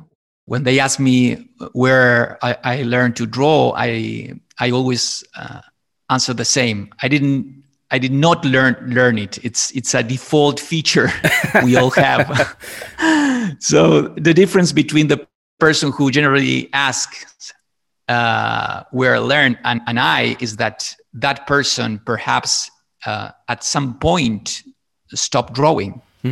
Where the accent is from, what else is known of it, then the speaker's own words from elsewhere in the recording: Buenos Aires, Argentina; now in Italy; So I'm from Buenos Aires, Argentina, but I have lived in Italy for 18 years. And my background is in advertising. I studied communication arts in Argentina